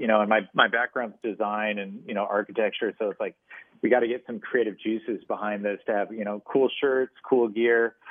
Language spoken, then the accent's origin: English; Arizona, United States; also born or lived in Santa Barbara; I mean, I grew up in Arizona, so I was always doing the pool swims. And then I moved to Santa Barbara